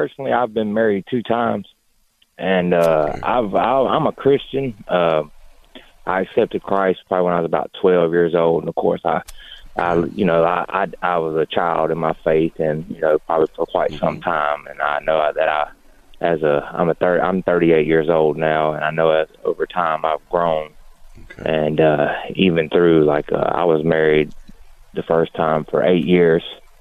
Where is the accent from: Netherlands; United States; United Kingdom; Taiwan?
United States; Charlotte, North Carolina; I'm from the Charlotte area.